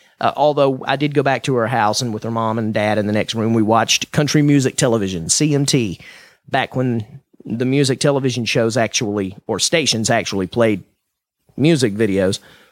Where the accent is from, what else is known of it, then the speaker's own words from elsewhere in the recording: Georgia, United States; I'm from Georgia, and so it's really easy to get into that redneck stage.